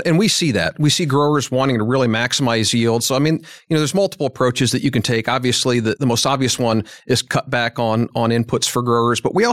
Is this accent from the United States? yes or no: yes; Midwest, United States; much earlier than I remembered growing up in the Midwest.